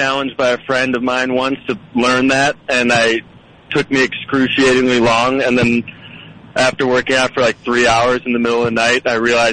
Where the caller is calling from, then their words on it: Ohio, United States; Well, I'm currently in a car on my way from Brooklyn to Chicago. So I'm in, I think I just passed into Ohio.